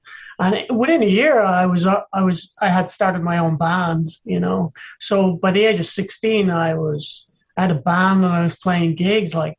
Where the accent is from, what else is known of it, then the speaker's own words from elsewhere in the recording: Dublin, Leinster, Ireland; born there; I was born in Dublin, yeah.